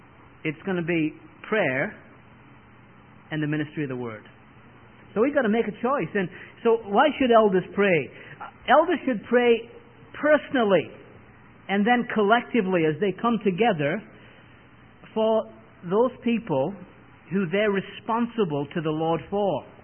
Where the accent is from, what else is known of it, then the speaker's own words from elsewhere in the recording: England, United Kingdom; now in United States; as an Englishman, I'm just not used to.